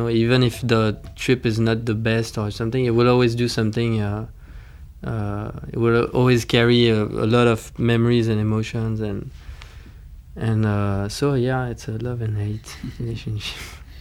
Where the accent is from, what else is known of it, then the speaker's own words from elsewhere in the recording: Versailles, Île-de-France, France; English is a second language; Growing up in Versailles, that's the best gift that the city made us, is that we really felt different.